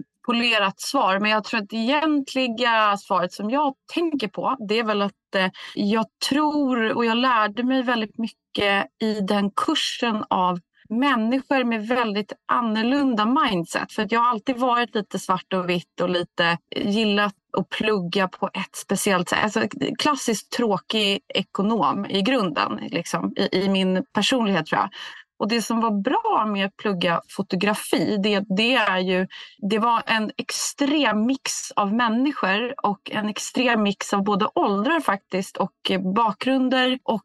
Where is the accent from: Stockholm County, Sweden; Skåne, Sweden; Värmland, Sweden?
Stockholm County, Sweden; Värmdö; Jag är uppväxt utanför Stockholm på Värmdö, Norra Lagnö, som är i utkanten av Gustavsberg.